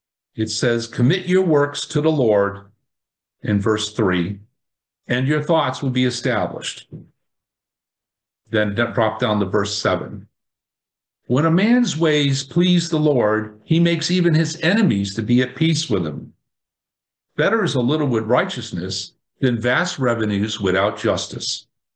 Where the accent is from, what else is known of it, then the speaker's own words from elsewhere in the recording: Connecticut, United States; many of you know that we're from Connecticut originally, our move from our Connecticut home that we owned to a West Haven apartment was a trial that taught us submission.